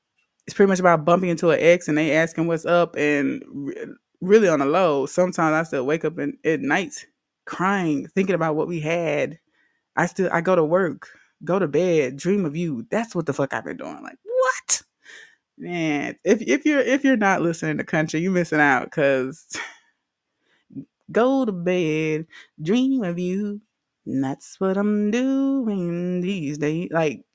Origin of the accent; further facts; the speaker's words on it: Louisiana, United States; And I love it because I'm from Louisiana.